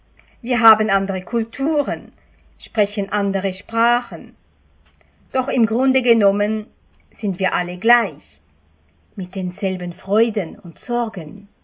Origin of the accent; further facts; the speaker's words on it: Switzerland; Als Schweizerin bin ich an eine Multikultur gewöhnt.